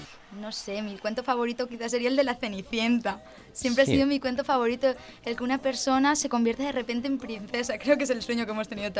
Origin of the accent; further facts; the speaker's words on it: L'Olleria, Valencian Community, Spain; yo soy de Lollería. Lollería es un pueblo que tiene más o menos 8.000 habitantes de la provincia de Valencia. Está entre Xàtiva y Ontinyent, que supongo que os sonará más. Es un pueblo pequeño y allí he vivido toda mi vida.